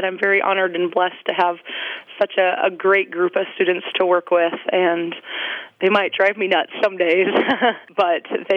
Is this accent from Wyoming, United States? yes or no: no; Lemmon, South Dakota, United States; growing up in Lemon, South Dakota, my mother was very adamant that we should be involved in organizations.